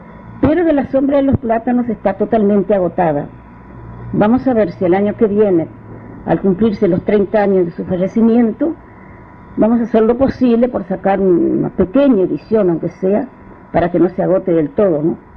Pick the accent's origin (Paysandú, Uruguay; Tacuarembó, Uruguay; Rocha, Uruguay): Tacuarembó, Uruguay; la emoción para mí de oír aquello en Tacuarembó, en mi ciudad natal